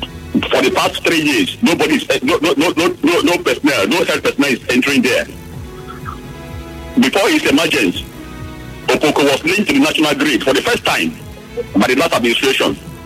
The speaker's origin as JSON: {"language": "English", "region": "Rivers", "country": "Nigeria", "said": "But let me be specific to my own people, where I come from. I am from a poor court in Kana local government area."}